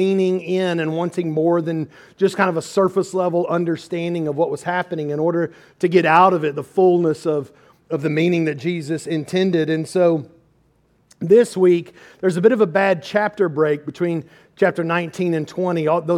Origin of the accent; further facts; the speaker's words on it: Lexington, Kentucky, United States; I grew up in Lexington, Kentucky when I was a kid. The old unemployment office in Lexington was at the corner of High and Upper Streets.